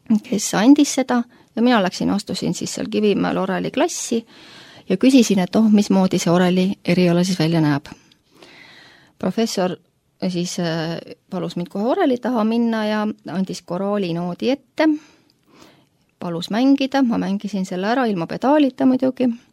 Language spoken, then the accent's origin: Estonian; Tallinn, Harju County, Estonia; also born or lived in Tapa; Jah, ma olen küll Tallinnast pärit, aga ma ei ole sündinud Tallinnas. Ma olen sündinud hoopis Tapa sünnitusmajas, aga mu emapoolsed sugulased, emapoolne tüvi läheb Kadrinasse.